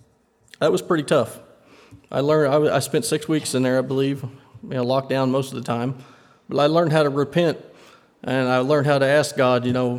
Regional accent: Leeton, Missouri, United States; I was born in Leeton, I guess Windsor, actually. Raised in Leeton, wasn't much

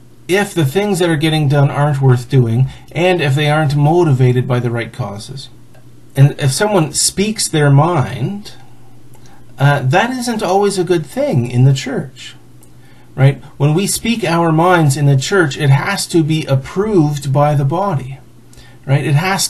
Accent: Canada; Full disclosure, I am a Canadian, and so this is not my election. And also, I'm the kind of Mennonite who believes that for Christians, politics should be a spectator sport, not hand-to-hand combat.

